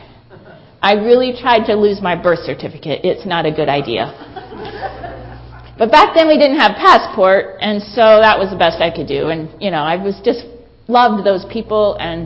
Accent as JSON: {"language": "English", "region": "Florida", "country": "United States", "tie": "born or raised there", "also_born_or_lived": "Michigan", "said": "When I was born in Michigan, and then my family moved to Florida just before I was 7. And so most of my growing up years, I grew up in the warm south of Florida."}